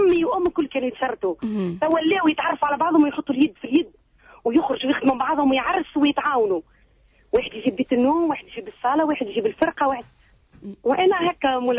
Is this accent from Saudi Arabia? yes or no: no; Tunisia; سامحني انا تونسية